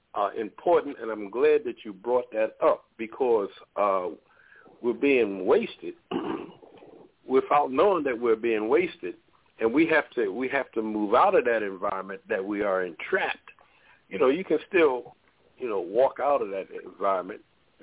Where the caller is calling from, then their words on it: Baltimore, Maryland, United States; I'm calling from Baltimore, Maryland.